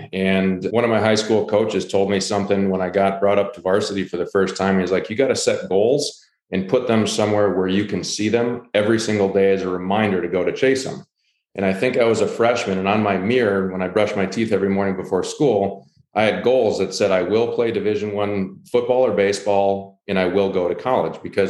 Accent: Rochester, Minnesota, United States; And I had a buddy back in my hometown of Rochester, Minnesota, who was the best man at my wedding

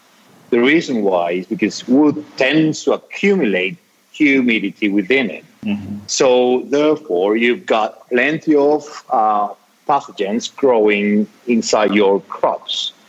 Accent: Bogotá, Bogotá Capital District, Colombia; English is a second language; now in Cali, Colombia; I'm based in Cali, so by the way, I am from Bogota, I'm not from Cali.

